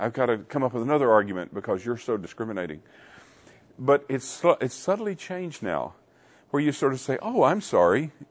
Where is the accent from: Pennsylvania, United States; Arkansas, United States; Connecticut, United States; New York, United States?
Arkansas, United States; now I grew up in Arkansas